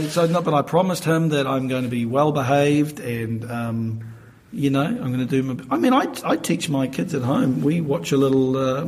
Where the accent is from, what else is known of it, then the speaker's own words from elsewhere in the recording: Christchurch, Canterbury, New Zealand; Because I'm from Christchurch, you think I'm a redneck.